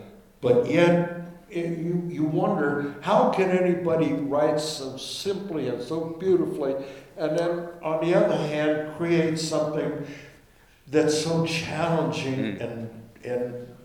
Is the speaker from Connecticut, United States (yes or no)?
no; High Prairie, Oregon, United States; also born or lived in New York; I'm born and raised on High Prairie in Eastern Oregon, and that's at the bottom of it all, that's what I really am.